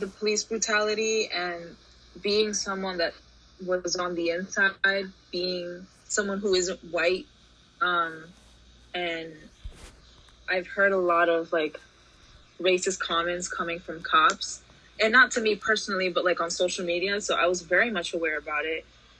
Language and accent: English; New York City, New York, United States; born there; I was born here in New York, in Manhattan specifically.